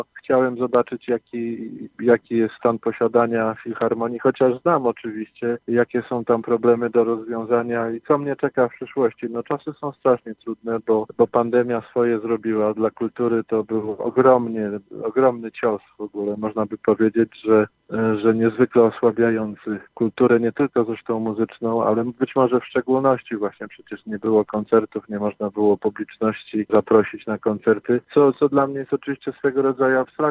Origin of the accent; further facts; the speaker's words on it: Słupsk, Pomeranian Voivodeship, Poland; ja jestem Słupczaninem z urodzenia. Jestem dość, przyznam się szczerze, mocno związany ze Słupskiem. Choćby przez sam fakt, no, że jest to moje rodzinne miasto. Tam ukończyłem średnią szkołę muzyczną i też znakomity ogólniak.